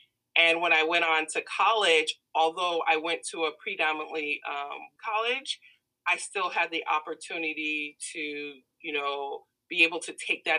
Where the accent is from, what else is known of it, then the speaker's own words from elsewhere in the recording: Danbury, Connecticut, United States; also born or lived in Hartford; I'm from Danbury and Hartford, Connecticut.